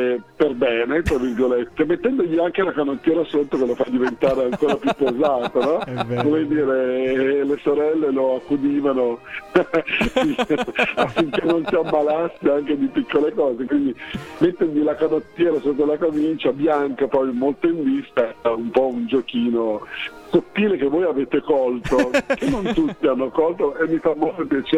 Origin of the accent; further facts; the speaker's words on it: Naples, Campania, Italy; Poi io sono napoletano